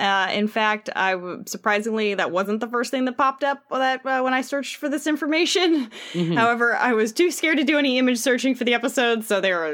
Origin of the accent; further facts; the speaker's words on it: California, United States; And I'm born and raised in California here.